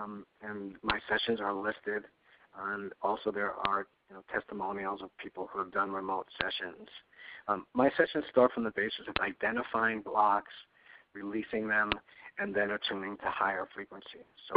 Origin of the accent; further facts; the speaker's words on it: New York, United States; I am a New Yorker, yeah. But I'm in Arizona for the whole month of February